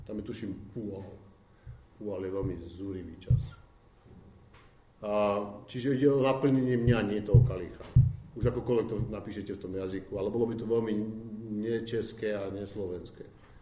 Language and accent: Slovak; eastern Slovakia, Slovakia; lebo to na, u nás na východe